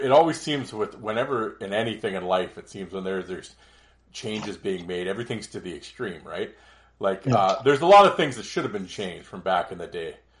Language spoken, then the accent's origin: English; Poland; But no, this is just from the fact that I'm from Poland.